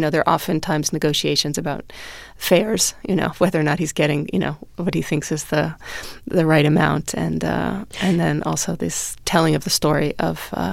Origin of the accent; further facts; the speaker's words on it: United States; Being an American, you're targeted, so I tried to stay under the radar.